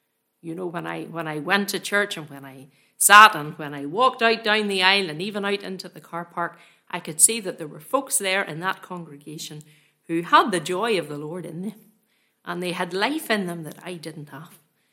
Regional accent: Ballymoney, Northern Ireland, United Kingdom; I'm from Ballymoney, still staying in Ballymoney whenever I'm at home. No place like Ballymoney, best wee place in the world. I was born there, brought up there, and I suppose I thought I would always be there

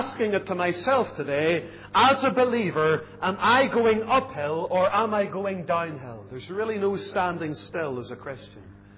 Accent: Lisburn, Northern Ireland, United Kingdom; Whenever we were growing up in Lisburn, my mother had, I don't know where she got it, but a little brass ornament of 3 little monkeys.

